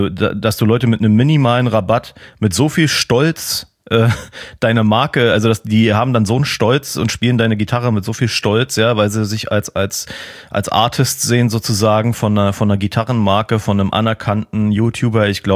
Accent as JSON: {"language": "German", "region": "Berlin", "country": "Germany", "said": "als Berliner und als Mucker"}